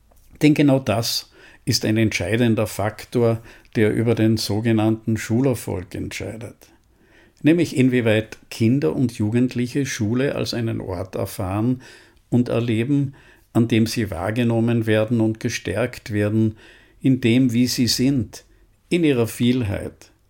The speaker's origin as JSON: {"language": "German", "town": "Innsbruck", "region": "Tyrol", "country": "Austria", "tie": "born or raised there", "said": "Ich bin in Innsbruck in Tirol aufgewachsen"}